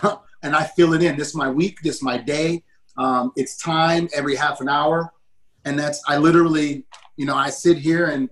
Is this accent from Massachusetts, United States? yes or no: no; New Orleans, Louisiana, United States; So I'm from New Orleans, and the food is rich down there, and we love our food